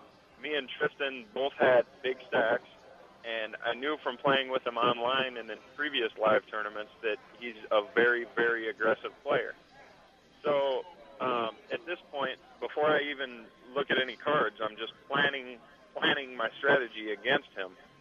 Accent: Wisconsin, United States; also born or lived in Peoria, Illinois; Yeah, I was born in Peoria, moved near Madison, Wisconsin when I was pretty young, but definitely still visit family in Illinois.

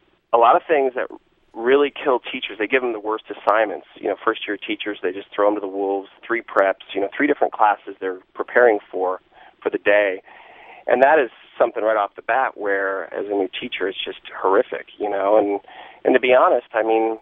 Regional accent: Austin, Texas, United States; Yes, sir. I'm from Austin, still live here, thank goodness.

